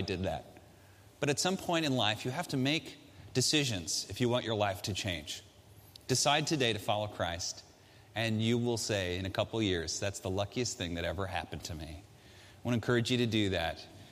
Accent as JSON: {"language": "English", "country": "United States", "tie": "born there", "said": "Man, I am lucky that I was born in America, in an industrialized Western free country like this, full of opportunity."}